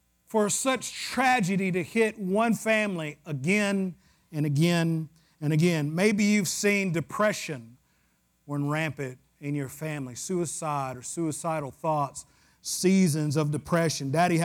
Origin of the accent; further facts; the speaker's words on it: the South, United States; I know ain't's not proper, but, you know, I'm from the South, so a lot of things ain't right in the South.